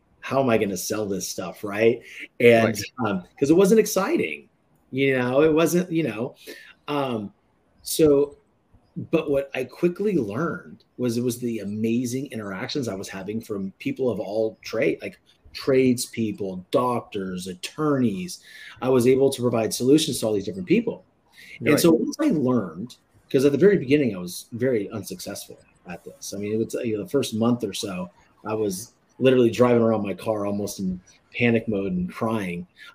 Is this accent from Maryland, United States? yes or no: no; Concord, California, United States; So I grew up in California, the west, you know, the west coast of the United States, in a little town called Concord, California. It's in the East Bay